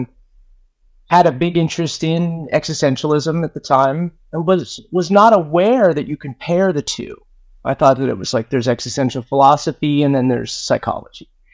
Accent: Burlingame, California, United States; And growing up in the Bay Area, I was aware of Saybrook when it was located there. And I know they did the residential conferences not far from where I grew up in Burlingame.

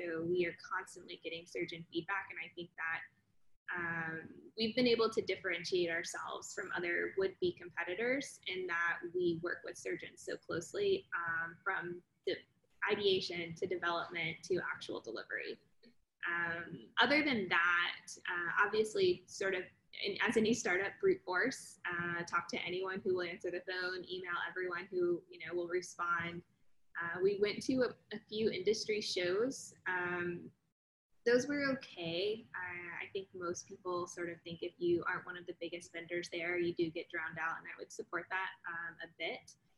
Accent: the South, United States; I'm from the South. I can be very patient.

